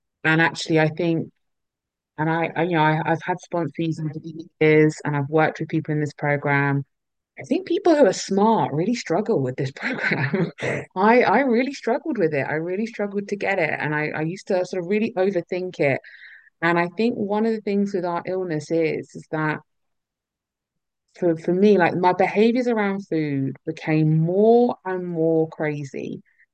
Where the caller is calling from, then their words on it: London, United Kingdom; As mentioned, I am dialing in from London in the UK.